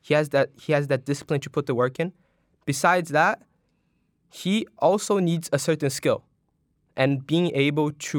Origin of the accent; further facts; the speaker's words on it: Brazil; now in China; So I'm from Brazil. I've lived there my whole life. I came to China 2 years ago and entered Wellington right away.